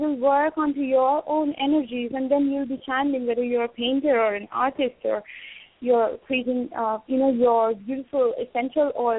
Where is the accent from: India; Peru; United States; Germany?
India; growing up in India, it's very much India, and it's just been part of my lineage and tradition